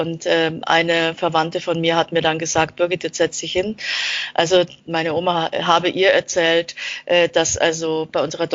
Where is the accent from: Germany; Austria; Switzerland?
Austria; ich bin in Österreich aufgewachsen als Kind eines österreichischen Vaters und einer deutschen Mutter. Und es ist bei mir tatsächlich so, dass ich in einem Dorf aufgewachsen bin, also ein sehr kleines Dorf